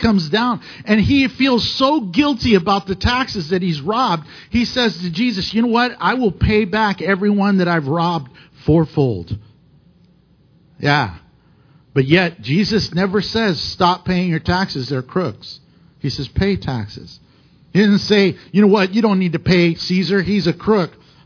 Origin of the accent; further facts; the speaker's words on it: United States; Yes, I'm an American, but above that, I'm a Christian, and that comes first.